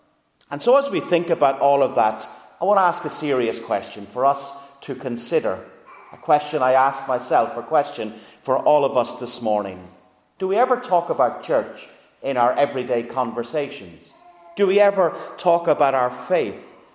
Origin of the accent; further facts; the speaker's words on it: Ireland; If we're Irish, we talk about the weather.